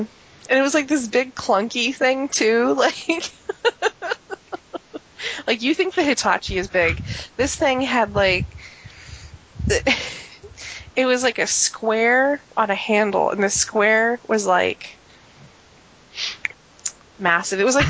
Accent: United States; and I apologize, I don't know centimeters, because I'm American.

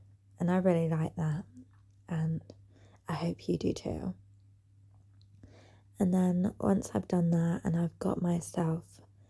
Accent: England, United Kingdom; If you haven't already guessed, I'm from England.

